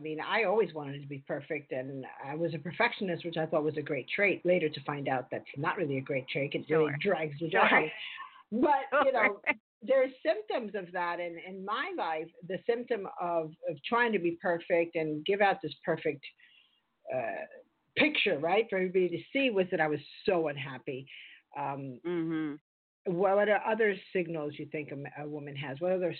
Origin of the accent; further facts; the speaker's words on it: New York City, New York, United States; You know, I grew up in New York City, of course, one of the fastest cities in the world.